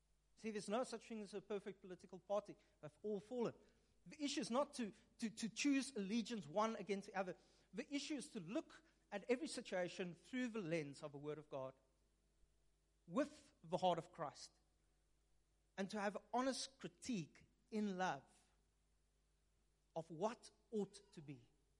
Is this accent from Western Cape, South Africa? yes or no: no; Upington, Northern Cape, South Africa; I'm from Upington. I can't swim. There's only sand dunes.